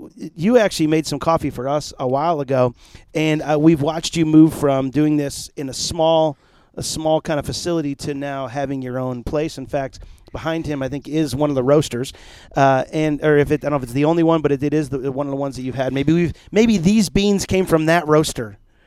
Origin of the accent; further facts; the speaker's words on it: New York, United States; We've always said that, you know, because I'm from New York